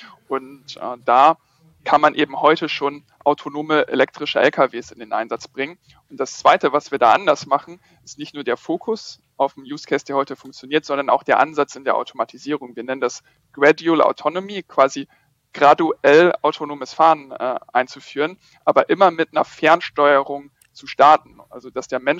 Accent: Northern Germany, Germany; Ich bin auch gebürtiger Norddeutscher

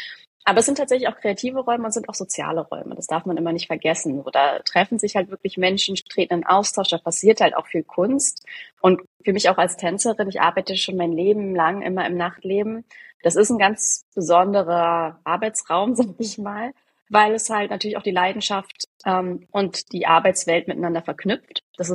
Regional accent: Berlin, Germany; Also erstmal, ich bin Berlinerin, ne, in Berlin geboren und aufgewachsen. Gibt's ja jetzt auch nicht mehr so häufig, dass die noch hier sind. Und ich bin übrigens auch geboren am 9.11.89, also am Tag des Mauerfalls in Berlin.

